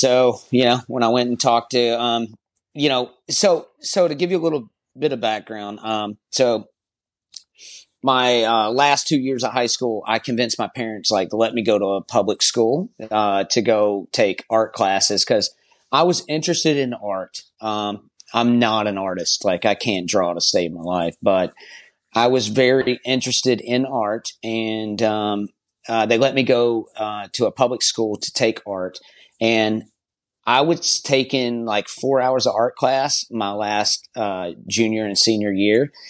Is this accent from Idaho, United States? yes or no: no; Rockmart, Georgia, United States; You know, I grew up in Rockmart, Georgia. It's like northwest Georgia, up in the burbs.